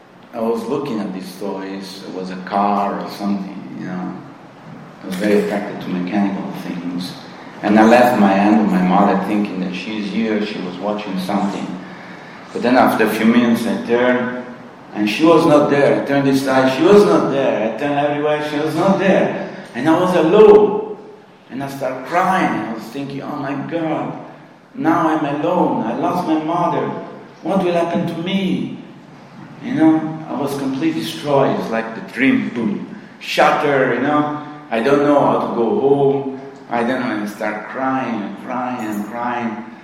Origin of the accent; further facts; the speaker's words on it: Australia; I don't know Australian mothers, okay, I'm an Australian here, a few.